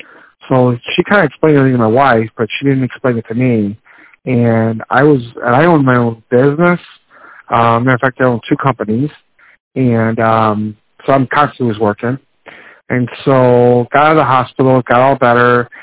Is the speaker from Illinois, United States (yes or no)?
yes; Chicago, Illinois, United States; from Chicago, Illinois.